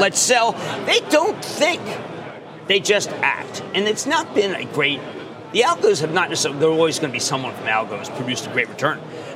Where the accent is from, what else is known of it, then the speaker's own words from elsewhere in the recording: Philadelphia, Pennsylvania, United States; I'm from Philadelphia.